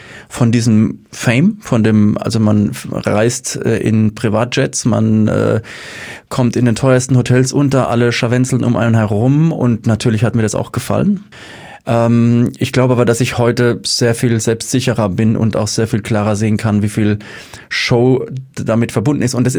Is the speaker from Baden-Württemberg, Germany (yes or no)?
yes; Mannheim, Baden-Württemberg, Germany; Und naja, ich komme aus Mannheim, ich habe einen Bezug zur Stadt